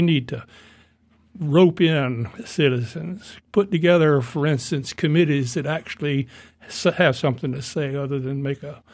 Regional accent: Thomasville, Georgia, United States; moved away as an adult; now in Tallahassee, United States; I'm a longtime resident of Tallahassee. I was born in Thomasville, went to schools there, but after the war, I came here to FSU, and for the most part, I've been here all that time.

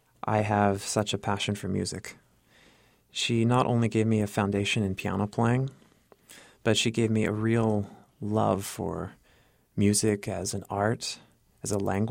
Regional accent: Pinole, California, United States; also born or lived in Central Valley; when we moved to the Central Valley, because I'm originally from Pinole in the Bay Area

